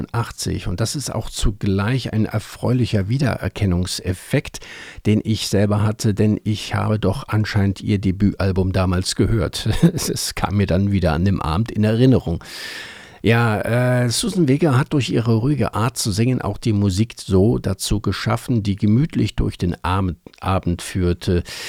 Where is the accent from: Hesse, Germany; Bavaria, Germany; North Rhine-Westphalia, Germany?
North Rhine-Westphalia, Germany; born there; now in Freiburg, Germany; So sehe ich das auf jeden Fall als gebürtiger Rheinländer, der seit über 20 Jahren hier lebt in Freiburg.